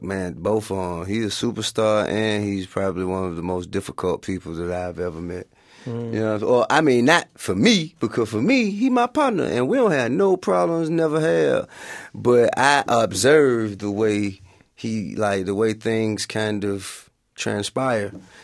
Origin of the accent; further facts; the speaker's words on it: Atlanta, Georgia, United States; and forgive me, but I'm from Atlanta, so I just kind of feel obligated to make at least one strip club record.